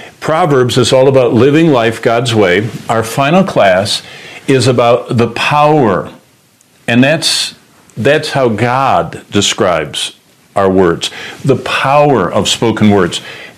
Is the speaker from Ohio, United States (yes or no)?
no; Michigan, United States; Now, growing up in Michigan as a young man, every year the ground was just filled with leaves in the fall.